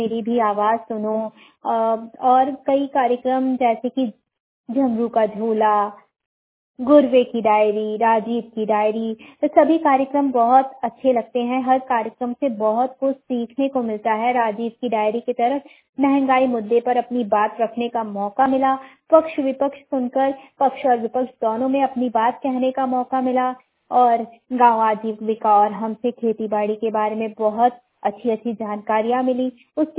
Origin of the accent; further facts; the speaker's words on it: Shivpuri, Madhya Pradesh, India; मैं शिवपुरी मध्य प्रदेश से हूँ।